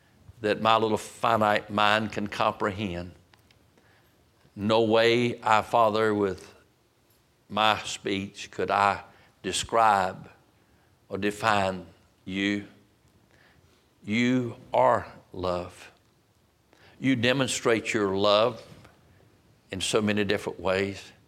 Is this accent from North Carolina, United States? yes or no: yes; Roanoke Rapids, North Carolina, United States; But I was preaching in Lakeview Park Baptist Church in my hometown, Roanoke Rapids.